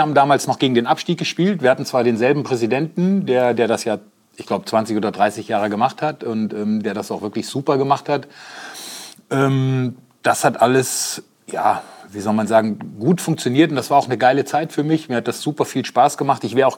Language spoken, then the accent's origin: German; Kassel, Hesse, Germany; born there; Also geboren bin ich in Kassel. Und ich habe früher dann ja auch in dieser Region gespielt, auf einem kleinen Dorf.